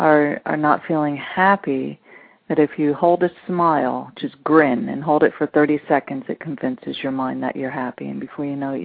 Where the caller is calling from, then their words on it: Miami, Florida, United States; I'm reaching you from Miami, Florida, the Magic City.